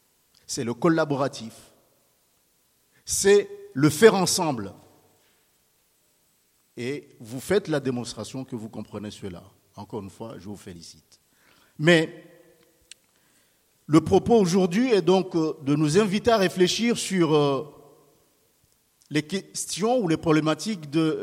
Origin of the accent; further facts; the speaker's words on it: Mitsamiouli, Grande Comore, Comoros; now in Montreuil, France; Je suis originaire de la Grande Comore, plus exactement de Mitsamioli.